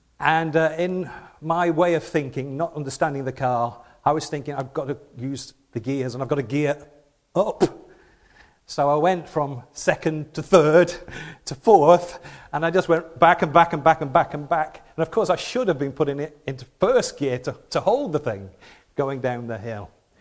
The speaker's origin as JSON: {"language": "English", "town": "Rochdale", "region": "North West England", "country": "United Kingdom", "said": "I'm from Rochdale in Lancashire on the Pennines, and we have some steep roads in Rochdale in the Pennines."}